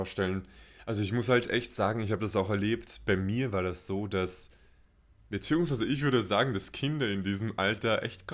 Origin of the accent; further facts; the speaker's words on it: Austria; Ich meine, bei uns in Österreich gibt es diesen Begriff nicht.